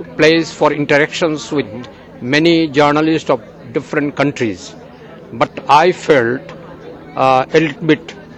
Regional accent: Bangladesh; I'm from Bangladesh.

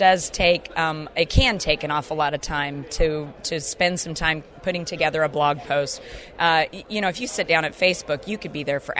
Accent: White City, Kansas, United States; Well, I'm from White City, Kansas, and I run a cattle ranch there

